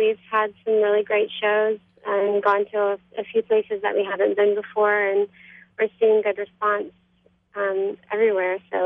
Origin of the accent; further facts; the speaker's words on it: Baton Rouge, Louisiana, United States; now in New Orleans, United States; I'm from Baton Rouge, Louisiana. I now live in New Orleans.